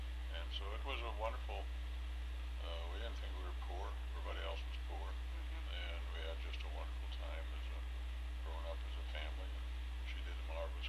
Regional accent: Fort Wayne, Indiana, United States; born there; I was born in Fort Wayne in 1924, which is a long time ago, and to my mother and my father, both German

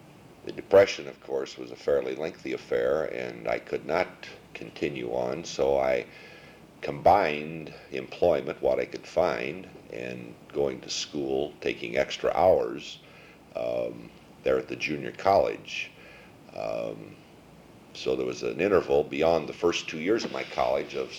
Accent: St. Louis, Missouri, United States; born there; I was born in St. Louis, Missouri, too many years ago

